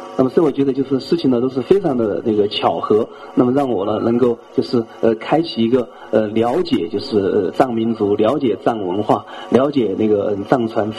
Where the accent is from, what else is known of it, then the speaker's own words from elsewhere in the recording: Sichuan, China; 我作为一个汉人呢，那么尽管我是在四川长大，那么四川呢有许多的那个就是藏人居住